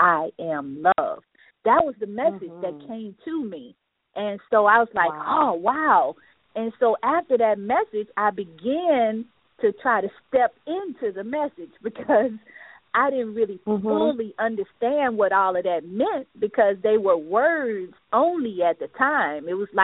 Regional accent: Detroit, Michigan, United States; born there; I was born in Detroit, in east side of Detroit, in the projects, you know, and living in poverty does not really promote a lot of self-love

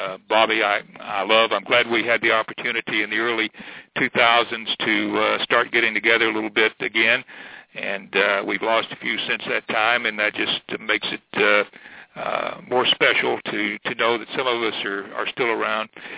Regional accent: East Point, Georgia, United States; I'm from East Point. I'm a Georgia boy and went to Headland High School locally

